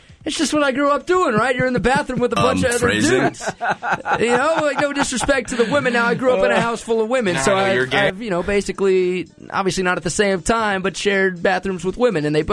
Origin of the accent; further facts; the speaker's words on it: Texas, United States; I grew up in the Metroplex. I had Studio Movie Grill, which I think is the same thing.